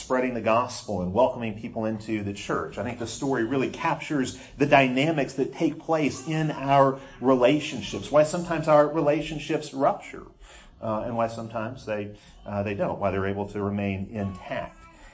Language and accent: English; Chicago, Illinois, United States; I grew up in Chicago, so we celebrate about once every 109 years when we have a good baseball season.